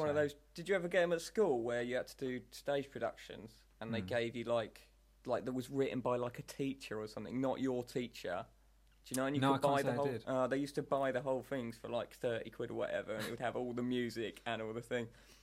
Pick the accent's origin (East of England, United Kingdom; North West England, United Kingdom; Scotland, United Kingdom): East of England, United Kingdom; Leighton Buzzard; Sorry, we're from Leighton Buzzard.